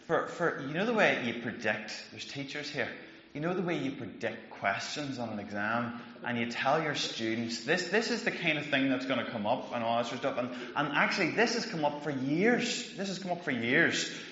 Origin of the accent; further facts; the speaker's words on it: Monaghan, Ulster, Ireland; I grew up in Monaghan, which means that I didn't do A-levels.